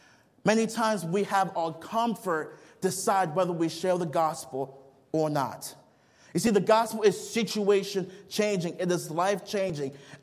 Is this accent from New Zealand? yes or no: no; Nigeria; now in United States; When I was growing up in Nigeria, we have to access our water